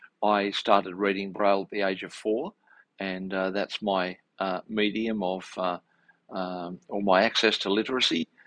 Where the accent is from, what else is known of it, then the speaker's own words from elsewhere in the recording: Sydney, New South Wales, Australia; the middle child in a family of three in inner Western Sydney, so I grew up in Ashfield.